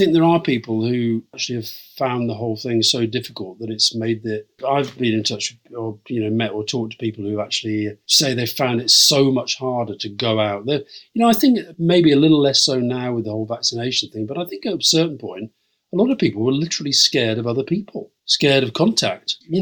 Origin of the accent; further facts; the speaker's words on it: Yorkshire and the Humber, United Kingdom; we grew up in Yorkshire.